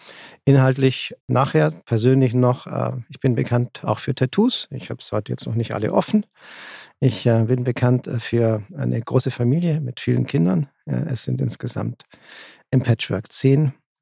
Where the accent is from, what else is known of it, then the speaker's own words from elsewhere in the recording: Baden-Württemberg, Germany; also born or lived in Italy; bin ein Gastarbeiterkind von der Schwäbischen Alb, dort groß geworden auch aufgewachsen im Wesentlichen in Deutschland und Italien.